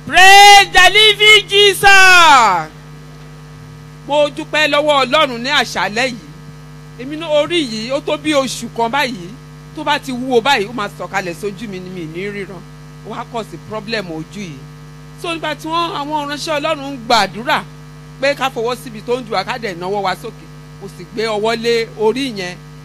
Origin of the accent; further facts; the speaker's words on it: Borno, Nigeria; English is a second language; I come from Borno State.